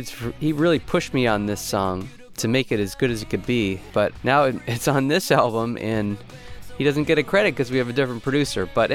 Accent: New England, United States; moved away as an adult; now in Los Angeles, United States; At my core, I grew up in New England, small farm town. I really miss it sometimes.

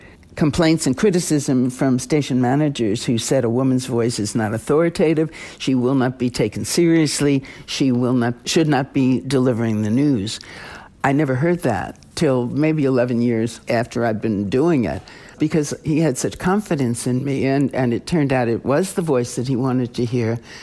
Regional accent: New York, United States; accent: New York; I'm a New Yorker, and I was working, and always have for much of my broadcasting life in particular, against a pretty heavy New York accent that I had.

